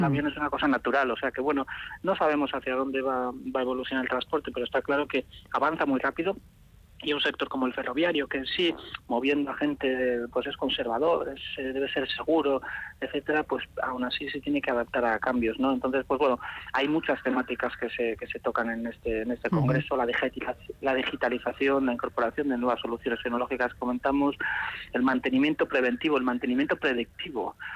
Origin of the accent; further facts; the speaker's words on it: Bilbao, Basque Country, Spain; Yo soy de Bilbao, digamos, ¿no? Trabajo en Bilbao, vivo aquí